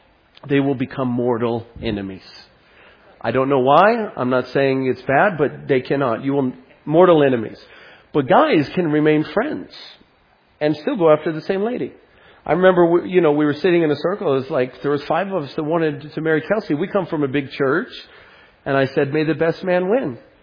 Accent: St. Louis, Missouri, United States; And in fact, Mike, when I moved to Maine, I'm from St. Louis, Missouri.

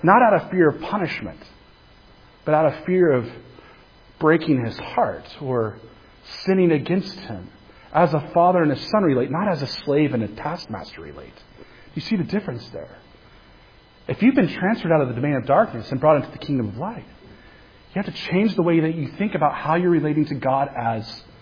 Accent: Kansas, United States; back in my day, where growing up in Kansas, we were taken out behind the woodshed.

